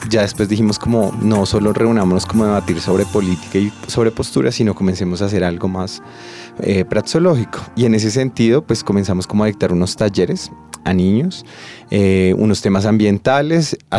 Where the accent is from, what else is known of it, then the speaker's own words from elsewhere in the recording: Bosa, Bogotá, Colombia; digamos que la mayoría somos de BOSA, vivimos actualmente, pues también vivo en la localidad de BOSA